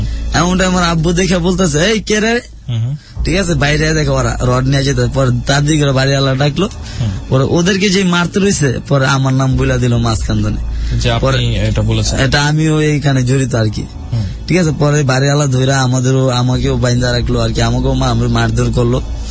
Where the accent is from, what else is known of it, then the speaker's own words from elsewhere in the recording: Dhaka, Dhaka Division, Bangladesh; also born or lived in Barisal; আমাদের বাবা আমাকে যে সময় ঢাকা আইছে সে সময় আমি পেটে আমর, সে সময় থেকে আইছে, আর দাদা মারা গেছে। আমাদের দেশের বাড়ি আর কি বরিশাল।